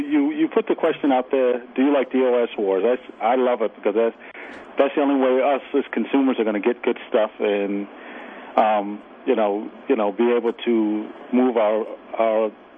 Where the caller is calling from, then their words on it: Rochester, United States; From Rochester.